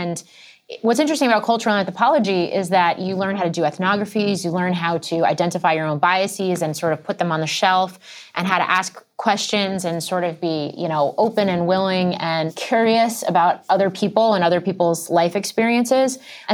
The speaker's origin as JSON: {"language": "English", "town": "Brewster", "region": "New York", "country": "United States", "tie": "born or raised there", "said": "I grew up in Brewster, New York, so about an hour and a half north of New York City, and graduated from high school a year early."}